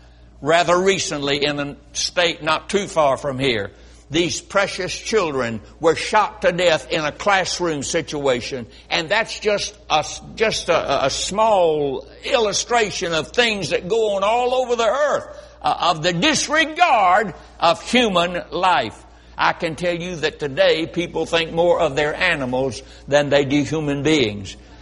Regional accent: North Carolina, United States; born or raised there

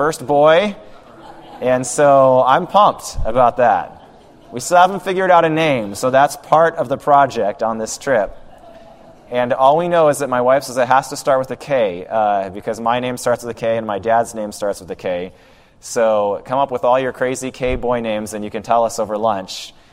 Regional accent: Phoenix, Arizona, United States; I am from Phoenix, Arizona. And as Pastor Dan mentioned, my dad was a church planter there, planted a church in the late 1980s, just a couple of months before I was born.

